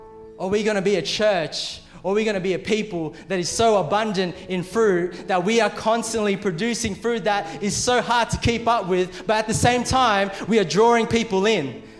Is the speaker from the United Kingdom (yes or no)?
no; Philippines; I'm Filipino, for those of you who are wondering.